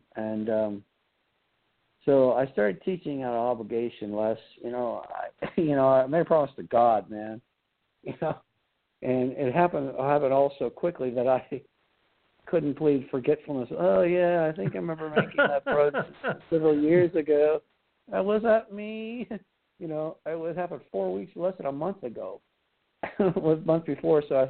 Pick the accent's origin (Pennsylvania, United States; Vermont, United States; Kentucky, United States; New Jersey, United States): Pennsylvania, United States; Erie; I grew up in Erie, Pennsylvania, to a blue-collar family